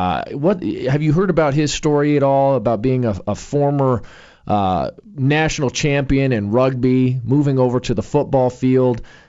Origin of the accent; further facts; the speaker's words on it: Glendale, Arizona, United States; I'm actually from Glendale, Arizona. I grew up a Cowboys fan because the Cardinals were just so bad.